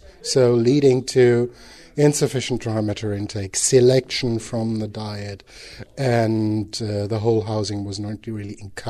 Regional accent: Germany; English is a second language; I'm from Germany

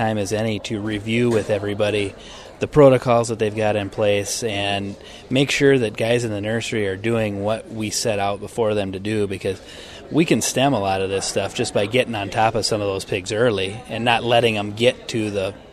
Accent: Sioux Falls, South Dakota, United States; I'm from Sioux Falls

